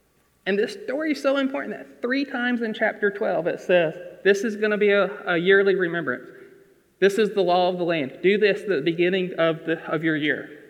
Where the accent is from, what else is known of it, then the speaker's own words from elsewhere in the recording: United States; that's the closest thing I have to Passover as a American and our faith and all that I can come with.